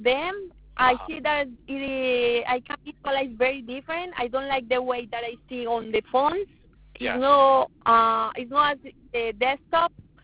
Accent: Colombia; now in Brooklyn, United States; I mean, I'm from Colombia

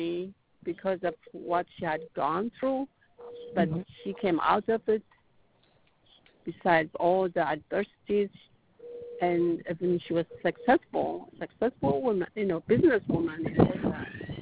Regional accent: Ethiopia; moved away; Okay, I'm from Ethiopia. Do you know where that is?

